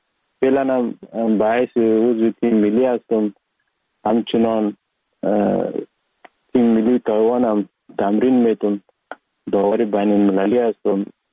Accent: Sheberghan, Jowzjan, Afghanistan; also born or lived in Sar-e Pol; اصلا زاده ولایت سرپل هستم، در ولایت جوزجان کلان شدیم، تحصیلات ما، مکتب ما، همه چیز ما در ولایت جوزجان خواندیم. اصلا کورش هم در دوران طفولیت از اون ولایت جوزجان شروع کردیم، ولایت جوزجان شهر شبرغان. قریه به نام قریه پیرمزید

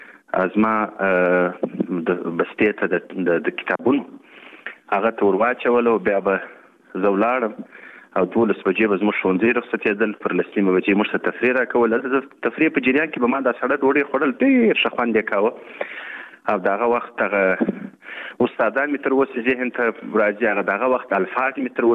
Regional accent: Pakistan; پاکستان ته مهاجر سلو په پاکستان کې په ځنګل پرالیزي نومې ځای کې یو کیمپ د مهاجرو نو هلته زه په 1950 شپېته کې پیدا شوم

